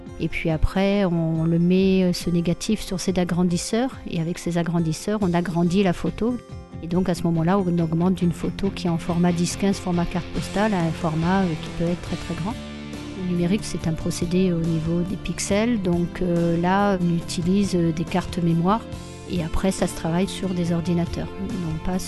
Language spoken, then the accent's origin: French; Cannes, Provence-Alpes-Côte d'Azur, France; now in Narbonne, France; Je suis à Narbonne depuis 1998. Je viens de Cannes